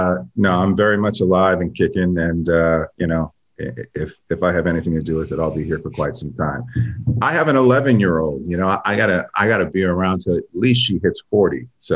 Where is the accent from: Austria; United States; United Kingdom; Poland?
United States; New York; I come from theater. It's, you know, born and raised in New York. It's just in my blood.